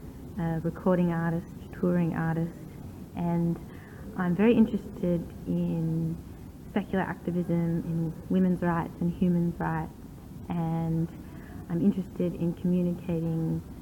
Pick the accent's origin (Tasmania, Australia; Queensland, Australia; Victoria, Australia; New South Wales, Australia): Victoria, Australia; Melbourne; born there; I was born in Melbourne, Victoria, Australia on the 4th of April 1987.